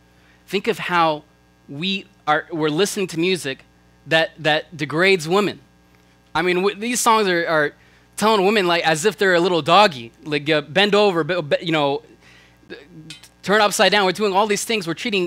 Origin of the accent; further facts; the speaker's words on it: Georgia, United States; So I'm from Georgia, for all you southern people